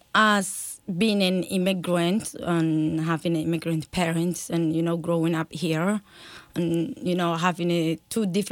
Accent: Somalia; I can relate it to the immigrant side, as I'm from Somalia, so I have immigrant parents

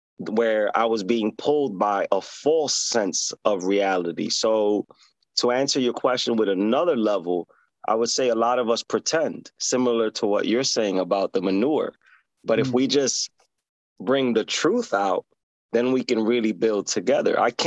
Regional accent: New York City, New York, United States; We're both from New York City. I love to watch people on the train.

